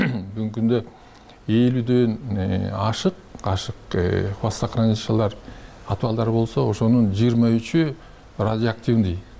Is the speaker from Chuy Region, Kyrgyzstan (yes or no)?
no; Min-Kush, Naryn Region, Kyrgyzstan; Мисалы мен да ошол өзүм миңкуштук болом, миңкуш жергесинде төрөлгөм. Ошол жерде атам да миңкуштук, ошол жерде төрөлгөн.